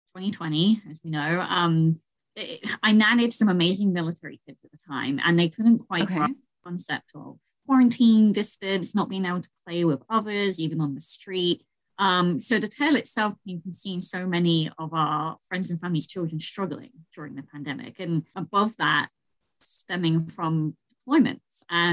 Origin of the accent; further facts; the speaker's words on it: Thatcham, South East England, United Kingdom; moved away as an adult; now in San Diego, United States; But I was born and raised in Thatcham. It's a little village near Newbury in the beautiful English countryside.